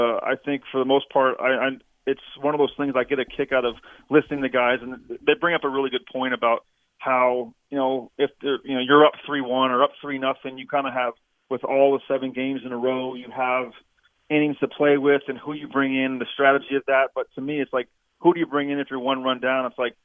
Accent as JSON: {"language": "English", "town": "Toledo", "region": "Ohio", "country": "United States", "tie": "born or raised there", "said": "And I grew up in Toledo. My parents had season tickets"}